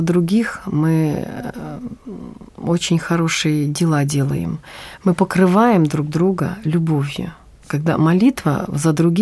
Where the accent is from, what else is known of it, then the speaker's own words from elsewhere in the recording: Ukraine; now in Saint Petersburg, Russia; Я вот с Украины. И она живет сейчас на Украине. Я живу в Санкт-Петербурге.